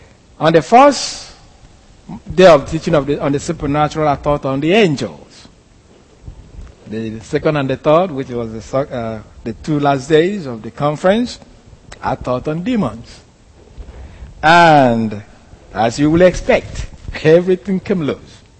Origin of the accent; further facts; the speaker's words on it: Nigeria; here they can't understand my accent. I go back to Nigeria, they can't understand either.